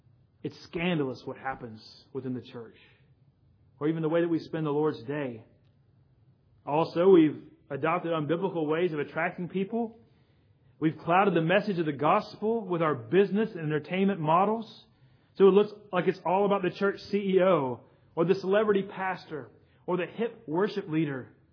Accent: South Carolina, United States; I don't know how many of you, when you were growing up in South Carolina, used to watch the old show Nature Scene on ETV. I guess I'm the only one, but that's okay.

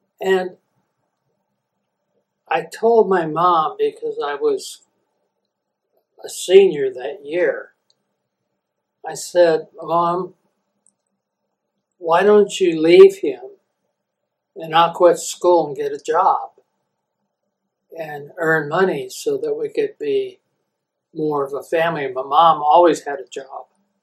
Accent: New Rockford, North Dakota, United States; born there; I was born in New Rockford, North Dakota, and this was during the Depression, and so we were a Depression family.

